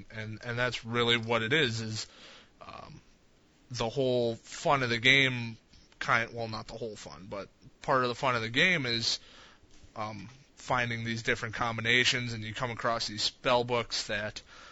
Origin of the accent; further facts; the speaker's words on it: United States; Sorry, I am American.